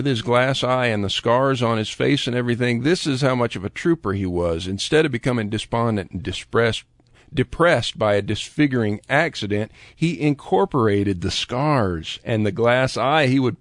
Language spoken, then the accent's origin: English; Lakeland, Florida, United States; It adjoins the town where I grew up, Lakeland, Florida. Yeah, that's what's wrong with me. I grew up in Florida.